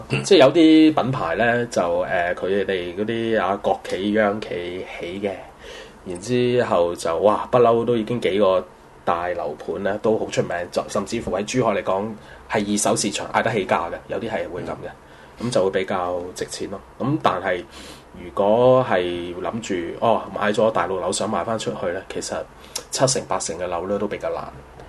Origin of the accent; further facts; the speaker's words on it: Macau; 咁作為澳門人咧，